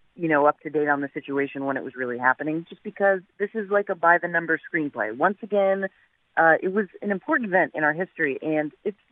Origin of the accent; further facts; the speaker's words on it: United States; I'm American, y'all. I don't speak German.